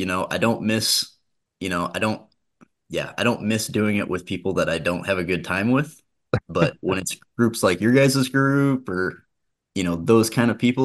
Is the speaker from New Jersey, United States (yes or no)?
no; Oregon, United States; now in Kodiak Island, United States; I live on Kodiak Island now. I'm originally from Oregon. I moved up here like 5 years ago now.